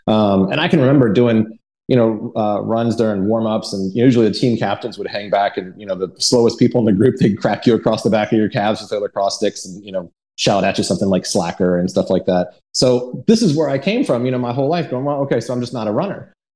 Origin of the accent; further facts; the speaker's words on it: Newport News, Virginia, United States; I grew up over there in Newport News. So it was kind of a thing to, literally run the streets from one end of the city to the other.